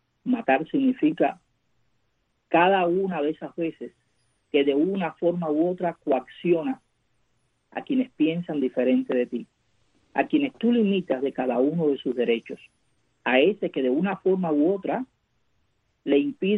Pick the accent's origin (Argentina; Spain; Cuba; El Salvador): Cuba; ganar en conciencia como cubanos y como cubanas, como sociedad